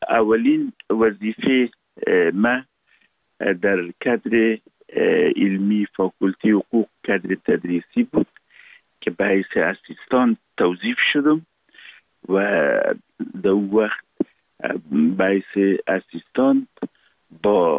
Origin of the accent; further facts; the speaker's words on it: Kabul, Afghanistan; در 100 سال اخیر تقریبا دمی حدود پدر کلان و پدر فقیدم در کابل زندگی کردن و من متولد کابل هستم. در فامیل روشنفکر و منور و کارمند دولتی به دنیا آمدیم.